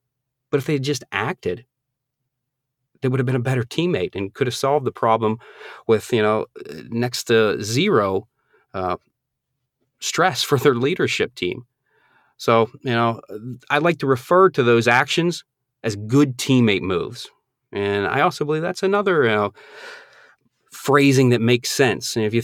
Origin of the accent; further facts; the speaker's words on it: Northeast, United States; Now, I'm originally from the Northeast, so when I moved down here, I thought alligators were, I thought they were like rattlesnakes.